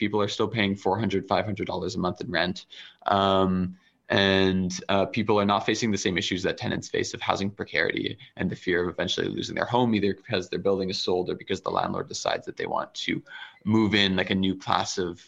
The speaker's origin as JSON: {"language": "English", "town": "Montreal", "region": "Quebec", "country": "Canada", "tie": "born or raised there", "said": "I mean, I grew up in Montreal, and I also remember when rents weren't as high as they currently are."}